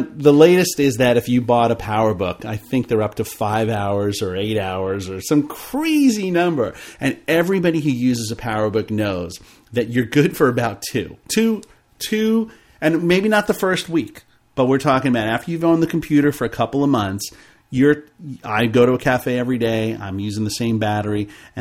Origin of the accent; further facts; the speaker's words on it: The Bronx, New York, United States; I sent them an email with the house that we grew up in the Bronx, a satellite view of it for them to look